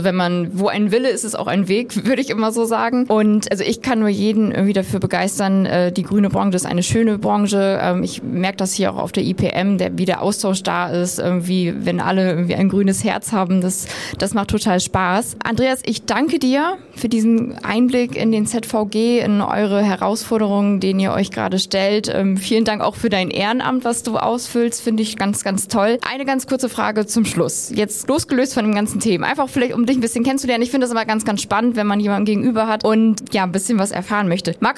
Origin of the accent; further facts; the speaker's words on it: Northern Germany, Germany; ich komme ja auch aus dem Norden und arbeite ja in Oldenburg